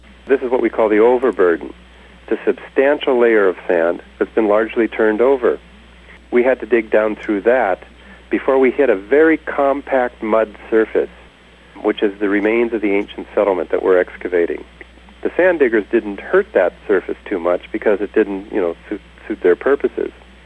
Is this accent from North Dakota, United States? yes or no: yes; North Dakota, United States; if it were anywhere in my home state of North Dakota